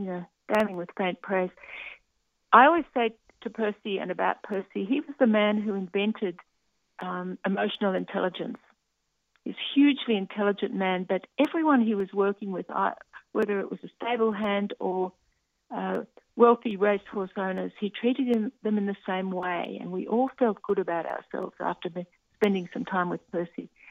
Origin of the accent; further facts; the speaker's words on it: Gosford, New South Wales, Australia; I went to school in Sydney, but I come from the Central Coast. I'm sort of fourth generation of a bunch of doctors in Gosford, and that's where I come from.